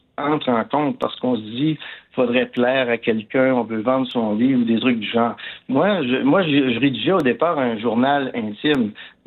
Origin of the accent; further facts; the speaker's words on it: Quebec, Canada; comme je suis natif de l'Abitibi, la vie là-bas est très différente de la vie rurale ici.